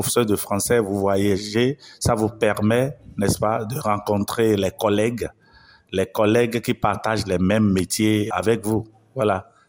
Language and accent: French; Iseyin, Oyo, Nigeria; French is a second language; Je viens de Iseyin, dans l'état d'Oyo au Nigeria.